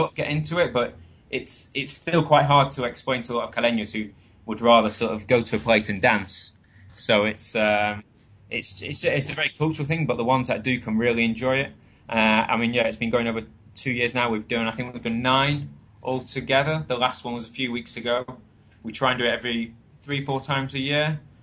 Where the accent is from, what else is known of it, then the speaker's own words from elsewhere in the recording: Stalybridge, North West England, United Kingdom; I'm actually from Manchester, just east of Manchester, a small town called Stalybridge.